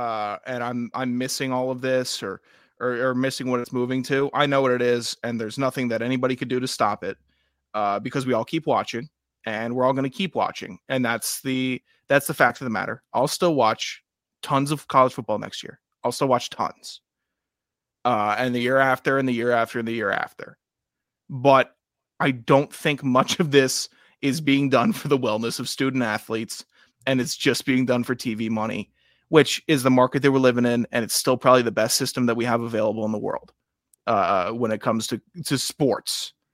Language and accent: English; Mid-Atlantic, United States; It's not me. I'm from the Mid-Atlantic region. We have no accent.